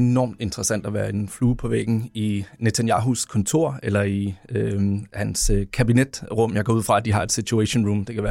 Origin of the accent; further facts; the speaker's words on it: Zealand, Denmark; jeg er jo både fra Sydsjælland, ligesom Esben